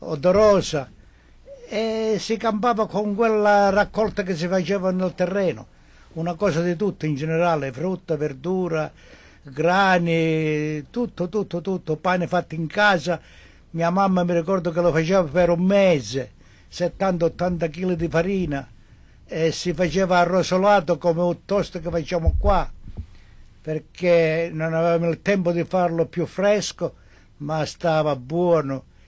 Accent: Rovella, Calabria, Italy; moved away as an adult; Sono venuto da una piccola frazione di Zumpano, provincia Cosenza, che si chiama Rovella, un paesino accogliente nei piedi della Sila, aria buona

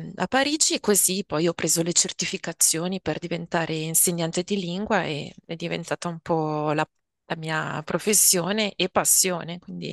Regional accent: Mercallo, Lombardy, Italy; il paese dove sono cresciuta è veramente piccolo, è proprio un villaggio, si chiama Mercallo e i miei genitori ancora ci vivono, è un paese di meno di 2000 persone, circondato dalle montagne, dai laghi

